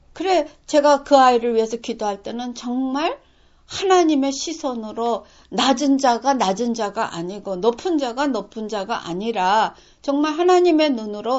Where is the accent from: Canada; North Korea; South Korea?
South Korea; now in United States; 우린 지금도 미국 사람이라고 자기를 얘기를 하지 않고 한국 사람이라고 얘기를 해요.